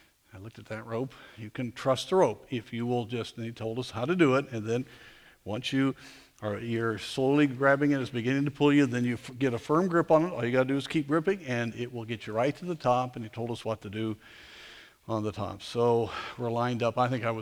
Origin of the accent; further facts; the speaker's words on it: Durango, Colorado, United States; As you know, I grew up in Durango, Colorado